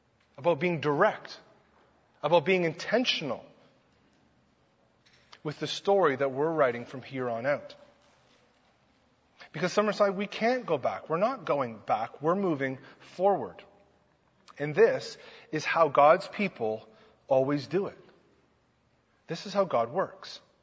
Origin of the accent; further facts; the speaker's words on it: East Coast, United States; I'm from the East Coast. Is that an expression, kettle of fish?